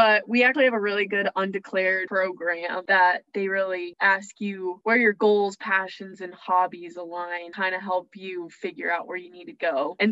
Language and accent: English; Evergreen, Colorado, United States; I'm from Evergreen, Colorado.